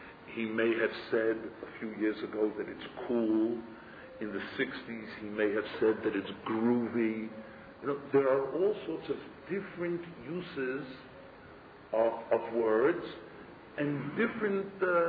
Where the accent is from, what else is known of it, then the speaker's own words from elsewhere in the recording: Northeast, United States; accent: American Northeast; now in Israel; I, as an American, can speak an American Northeast, formally.